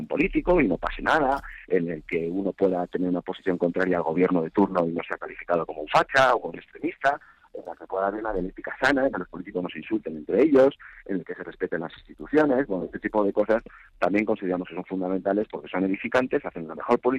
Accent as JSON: {"language": "Spanish", "country": "Spain"}